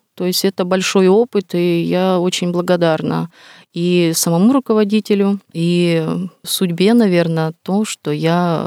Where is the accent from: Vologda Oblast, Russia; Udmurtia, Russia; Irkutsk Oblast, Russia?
Vologda Oblast, Russia; moved away as an adult; now in Moscow, Russia; Да, родом я с Вологодской губернии, соответственно, все мои родители, мои близкие, они находятся там.